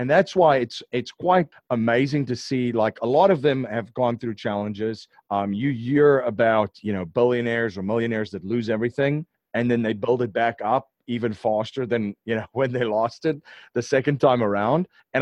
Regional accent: South Africa; I'm from South Africa and I love to watch golf

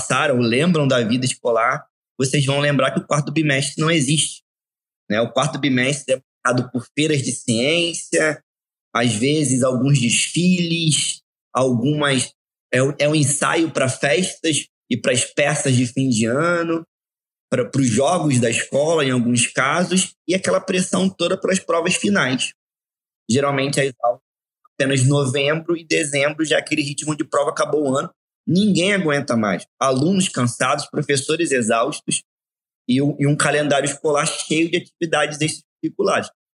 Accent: Rio de Janeiro, Brazil; o Rio de Janeiro, minha cidade, meu estado, minha terra natal.

